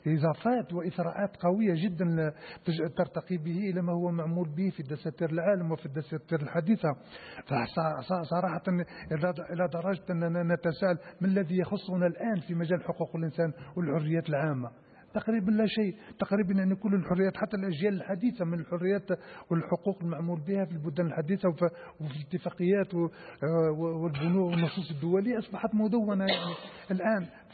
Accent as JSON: {"language": "Arabic", "country": "Algeria", "said": "ربما نشارك فيها كلنا كجزائريين،"}